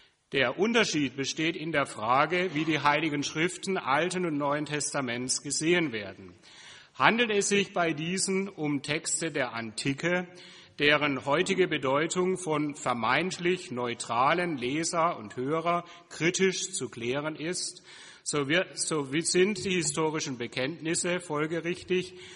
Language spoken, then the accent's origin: German; Karlsruhe, Baden-Württemberg, Germany; born there; now in Halle, Germany; gebürtiger Karlsruher. Und insofern ist es vielleicht nicht verwunderlich, dass ich jetzt in Halle bin, weil das ja Partnerstädte sind.